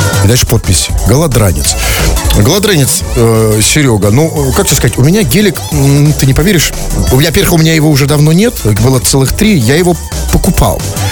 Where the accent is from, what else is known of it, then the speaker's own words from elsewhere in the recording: Saint Petersburg, Russia; нам, петербуржцам.